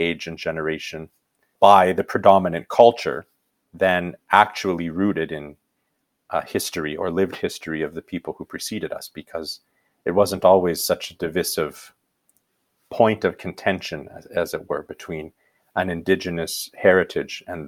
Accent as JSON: {"language": "English", "town": "Medicine Hat", "region": "Alberta", "country": "Canada", "tie": "born or raised there", "said": "In my hometown of Medicine Hat, it was with my Italian grandparents that I spent the most amount of time."}